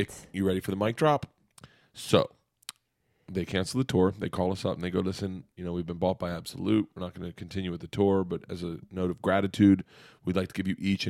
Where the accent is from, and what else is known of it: Tampa, Florida, United States; born or raised there